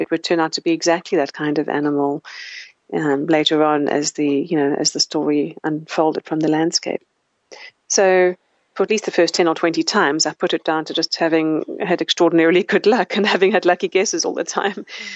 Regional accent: South Africa; I grew up in South Africa, my home country.

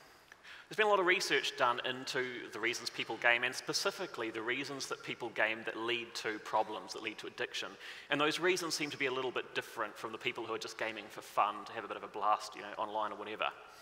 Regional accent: New Zealand; I'm coming from New Zealand

